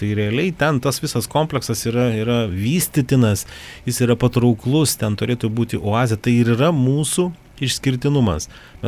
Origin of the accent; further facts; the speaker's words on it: Šiauliai, Šiauliai County, Lithuania; šiaip kaip šiaulietis tai suabejočiau